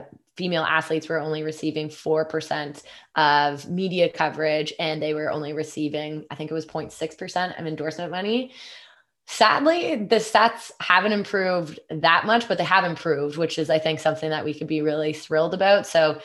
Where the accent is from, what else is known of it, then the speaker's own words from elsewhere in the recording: Canada; It's so interesting being a Canadian and now working, especially on the content team.